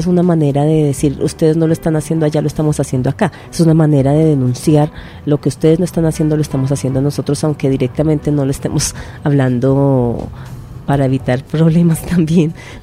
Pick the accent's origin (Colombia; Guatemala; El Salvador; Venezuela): Colombia; nosotros somos colombianos de a pie